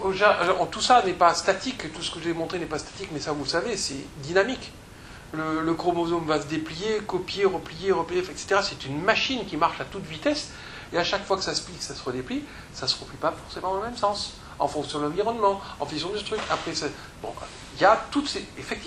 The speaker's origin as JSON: {"language": "French", "town": "Marseille", "region": "Provence-Alpes-Côte d'Azur", "country": "France", "said": "Je suis marseillais."}